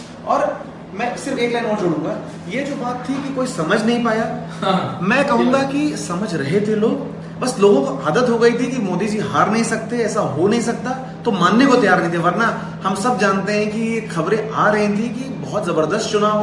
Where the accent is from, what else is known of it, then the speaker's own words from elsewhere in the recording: Uttar Pradesh, India; मैं खुद यूपी का रहने वाला हूँ